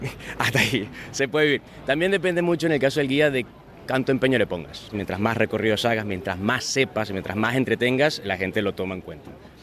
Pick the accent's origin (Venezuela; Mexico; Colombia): Venezuela; now in Spain; Cuando llego aquí a España, yo vengo de Venezuela